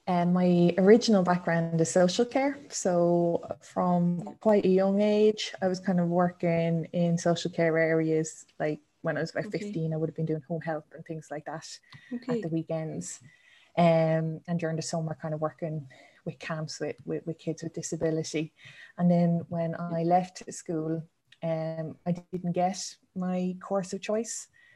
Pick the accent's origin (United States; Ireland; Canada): Ireland; Tallaght, Leinster; So I grew up in Dublin, in Talla in Dublin.